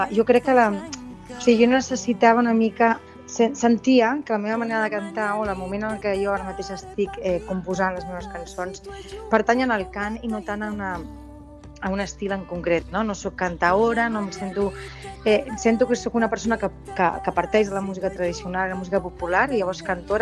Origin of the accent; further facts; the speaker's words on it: Barcelona, Catalonia, Spain; la vaig fer a Barcelona, jo sóc de Barcelona i tota la meva formació la vaig fer allà.